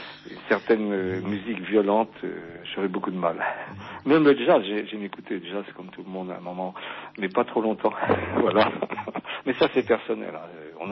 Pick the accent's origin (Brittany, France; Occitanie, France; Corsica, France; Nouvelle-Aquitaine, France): Brittany, France; comme je suis breton